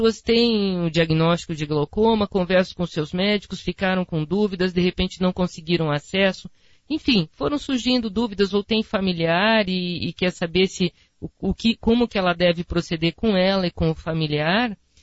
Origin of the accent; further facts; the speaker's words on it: Curitiba, Paraná, Brazil; now in Guarapuava, Brazil; Vim de Curitiba.